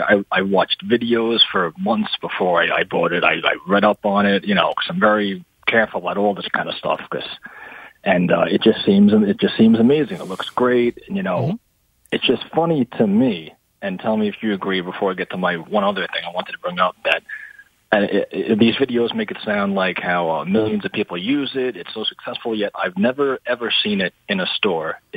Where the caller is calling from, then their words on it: New York, United States; calling from New York.